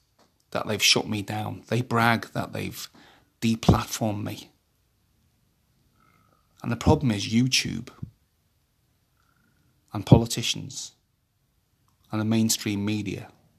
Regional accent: Wales, United Kingdom; even I'm from Wales, originally.

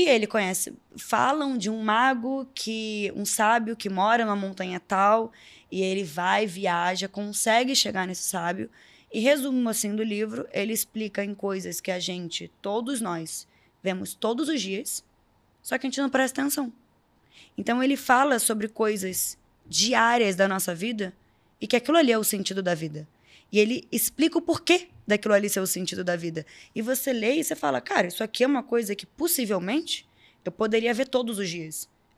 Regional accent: Brazil; born there; Nasci aqui no Brasil

